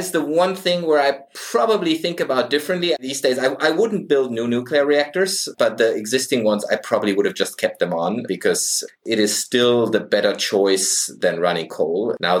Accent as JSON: {"language": "English", "town": "Freiburg", "region": "Baden-Württemberg", "country": "Germany", "tie": "born or raised there", "said": "I was brought up in Freiburg. It's my hometown."}